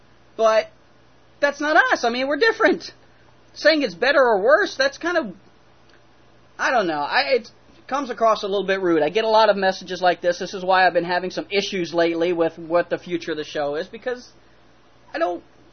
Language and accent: English; the South, United States; I'm from the South, what can I tell you?